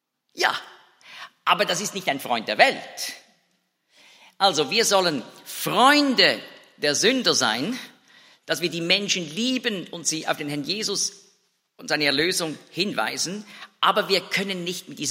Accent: Zurich, Switzerland; als Teenager auf dem Zürcher Bahnhof

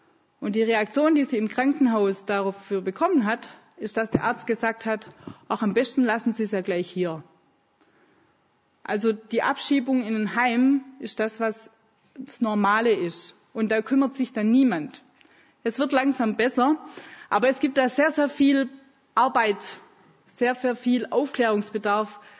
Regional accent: Germany; warum ich dann als Deutscher nach Bulgarien komme, um bei ihnen zu leben

